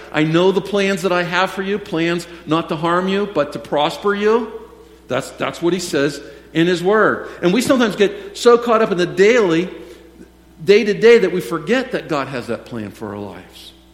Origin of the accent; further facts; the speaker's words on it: Mars, Pennsylvania, United States; and I grew up in Mars, and I know a lot of those people